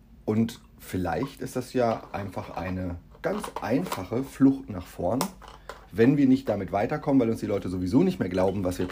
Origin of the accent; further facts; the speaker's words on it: Davenstedt, Lower Saxony, Germany; So, also ich komme ja aus Davenstedt